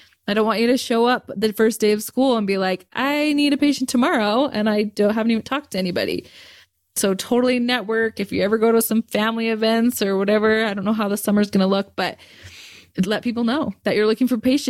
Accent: Canada; I'm from Canada, so I'm hopefully going to go to Canada if the border's open.

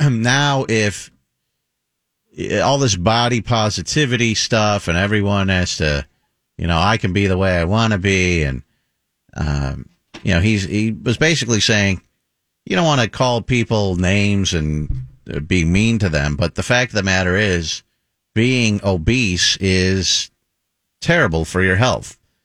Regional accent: Las Vegas, Nevada, United States; I mean, where I grew up in Las Vegas, we didn't have that.

